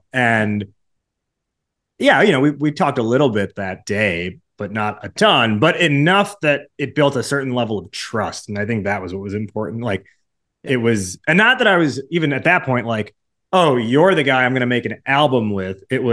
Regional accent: United States; visit my relatives in India growing up, and I'm like the American visiting them. But then in America, I'm the Indian.

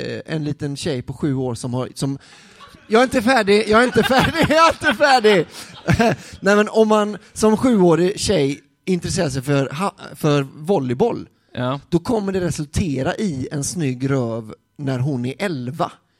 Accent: Sweden; och jag är svensk

